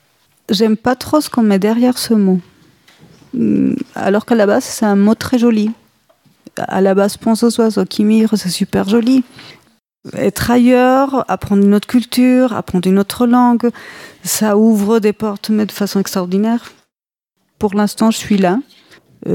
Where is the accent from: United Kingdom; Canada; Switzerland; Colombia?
Colombia; French is a second language; moved away; Peut-être, pourquoi pas. En tout cas, j'aimerais bien que mes enfants ils vivent un moment en Colombie.